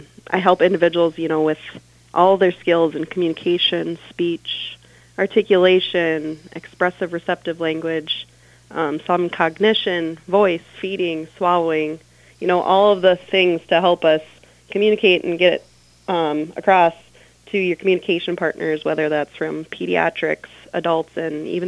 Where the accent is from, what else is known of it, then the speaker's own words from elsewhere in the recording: Montevideo, Minnesota, United States; Yes, I am a 2019 graduate from Montevideo, and my hometown roots led me back to Monty. I married a farmer, so you can't move the farm too far.